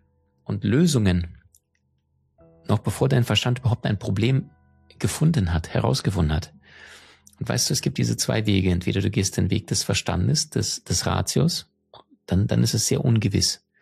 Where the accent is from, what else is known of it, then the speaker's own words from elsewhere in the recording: Crimea, Ukraine; also born or lived in Siberia; ich komme aus dem Ausland. Ich bin in Sibirien geboren. Ich bin in der Ukraine, auf der Schwarzmeerinsel Krim aufgewachsen. Und ich bin in sehr, sehr großer Armut aufgewachsen.